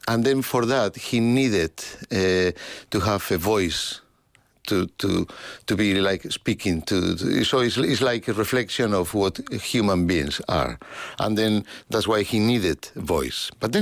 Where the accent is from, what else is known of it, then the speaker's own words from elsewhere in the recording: Santander, Cantabria, Spain; My father took me to a concert in Santander, my hometown.